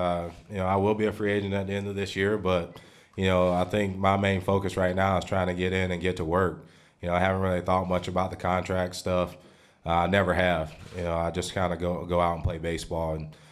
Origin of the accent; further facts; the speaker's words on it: Florida, United States; I grew up in Florida. Nothing against Florida. Don't really want to go back to Florida. But I love the West Coast.